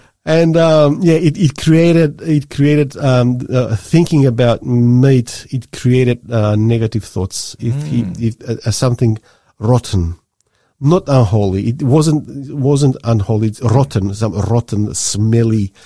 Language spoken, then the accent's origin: English; Australia; here as an Australian